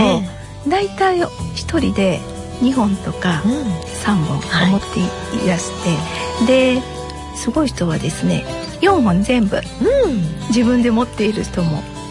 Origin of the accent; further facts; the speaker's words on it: Toyokawa, Aichi, Japan; 出身はですね、東三河の豊川市になります、